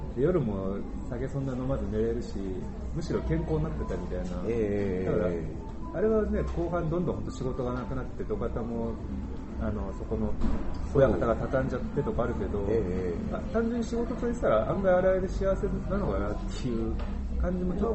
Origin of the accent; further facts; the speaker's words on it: Kawasaki, Kanagawa, Japan; moved away as an adult; now in Tokyo, Japan; 地元が川崎で、まあブルーカラーの街ですけど、そんなにこう地方都市とでもないし、で21で東京出てきてるんで、